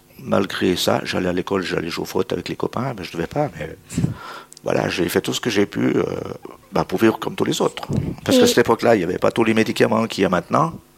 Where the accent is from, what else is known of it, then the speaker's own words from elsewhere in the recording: Bulle, Fribourg, Switzerland; J'ai grandi à Bulle, oui. Quand je me suis marié, j'ai déménagé à Bro, j'ai vécu 22 ans là-bas, et puis je suis revenu à Bulle